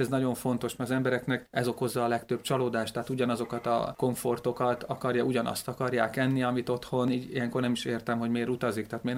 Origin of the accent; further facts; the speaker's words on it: Hungary; és amikor mondtam, hogy Magyarországról jöttem, akkor fölkapta a fejét